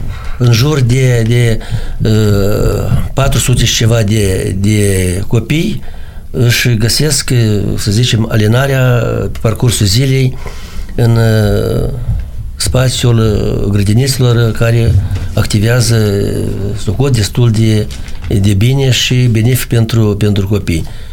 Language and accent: Romanian; Peresecina, Orhei District, Moldova; born or raised there